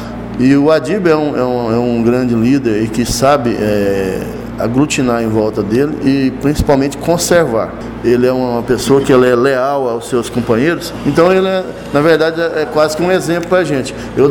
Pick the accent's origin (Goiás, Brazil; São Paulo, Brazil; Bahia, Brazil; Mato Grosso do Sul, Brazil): Goiás, Brazil; Sou natural da cidade de Goiás, meu pai é de Goiás Velho, minha mãe é aqui da cidade de Goiandira, né? … são duas famílias bastante conhecidas aqui na região.